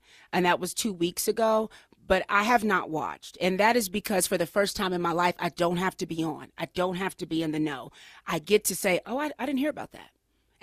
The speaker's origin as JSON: {"language": "English", "region": "Kentucky", "country": "United States", "said": "I'm from Kentucky"}